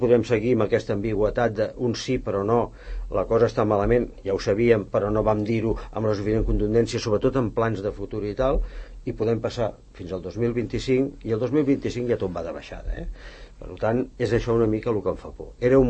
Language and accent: Catalan; Barcelona, Catalonia, Spain; jo sóc de la Sagrada Família. La meva infantesa va passar en un barri que era industrial. Les casetes baixes van desaparèixer totes per fer cases de pisos. Després, per sort, em vaig poder traslladar a viure a Sarrià